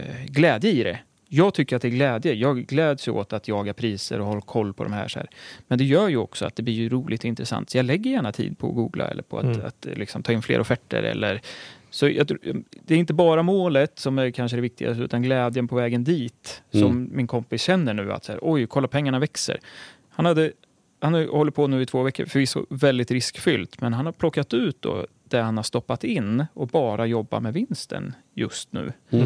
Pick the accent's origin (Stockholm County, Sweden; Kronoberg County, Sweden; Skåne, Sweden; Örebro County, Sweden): Örebro County, Sweden; Örebro; en god vän från Örebro där jag är uppvuxen